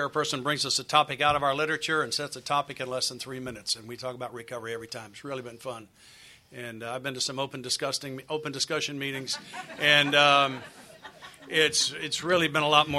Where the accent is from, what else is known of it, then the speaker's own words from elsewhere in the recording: the South, United States; I can't pray that fast. I'm from the South.